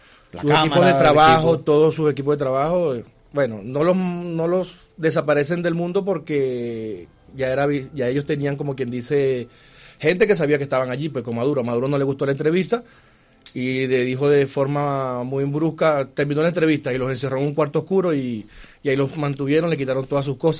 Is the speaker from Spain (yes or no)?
no; Venezuela; como está escasa en mi país, la desvían para el mercado negro, para lo que llaman allá en Venezuela el bachaqueo